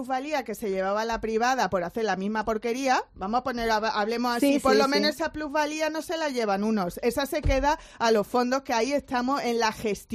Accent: Torremolinos, Andalusia, Spain; para que la brigada de mi pueblo, estoy hablando de Torremolino, las recogiera

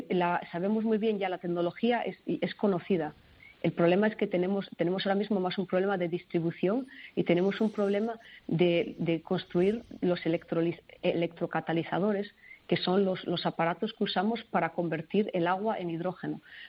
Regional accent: Asturias, Spain; Yo soy de Asturias, del norte de España.

